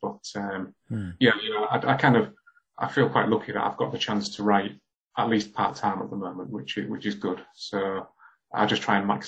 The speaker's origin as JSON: {"language": "English", "town": "Hull", "region": "Yorkshire and the Humber", "country": "United Kingdom", "tie": "born or raised there", "said": "when I was growing up in Hull in the 80s, it wasn't particularly the type of city where you were encouraged to do artistic things."}